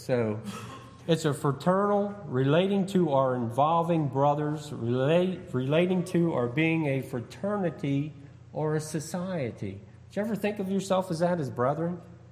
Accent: Baltimore, Maryland, United States; I grew up in Baltimore. I'm looking at Baltimore right now.

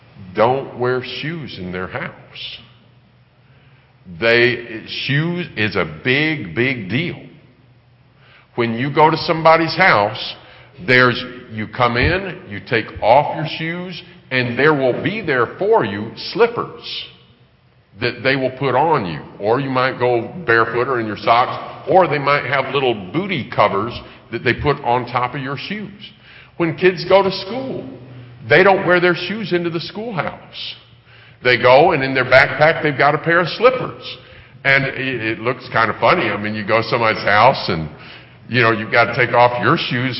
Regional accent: United States; I'm an American.

